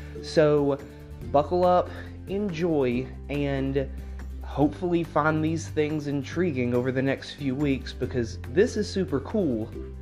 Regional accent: West Virginia, United States; to be from West Virginia. I'm proud to be an Appalachian.

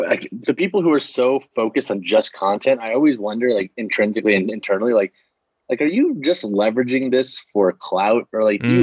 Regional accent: Missouri, United States; I grew up in Missouri.

